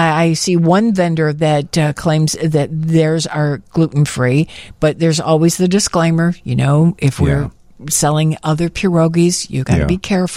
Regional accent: Ireland; I'm Irish, and I love it because it's so unique.

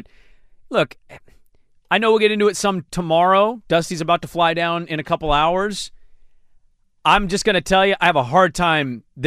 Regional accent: Amarillo, Texas, United States; born there; I was born in Amarillo, Texas.

